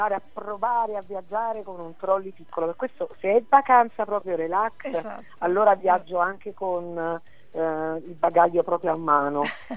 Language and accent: Italian; Southern Italy, Italy; Io sono una terrona proprio nell'animo, inside, e sono una meridionale che ama il mare